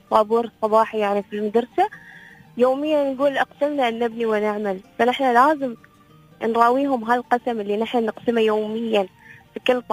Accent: United Arab Emirates; أنا كشابة إماراتية

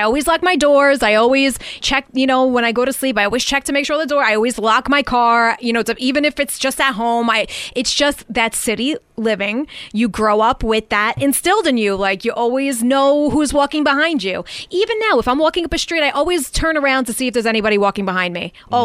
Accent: Brooklyn, New York, United States; You know, I grew up in Brooklyn, New York, and I took the bus to and from school.

